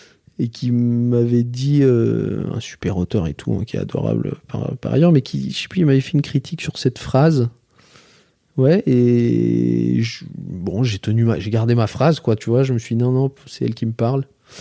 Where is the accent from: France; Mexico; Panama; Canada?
Panama; La Guaira; je suis retourné au Panama, donc à La Guaira, qui est le village de mon enfance au Panama.